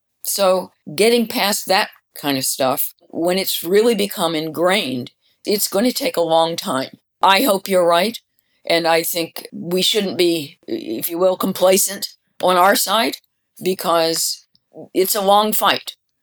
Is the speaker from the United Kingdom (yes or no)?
yes; London, United Kingdom; I am a Londoner.